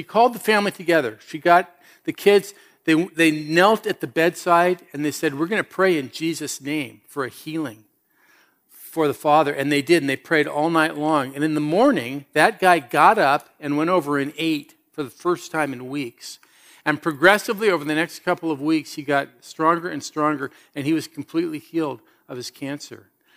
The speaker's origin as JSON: {"language": "English", "region": "California", "country": "United States", "tie": "born or raised there", "said": "You know, I grew up in California, so Southern California, if the sun is shining, you go, that's a given."}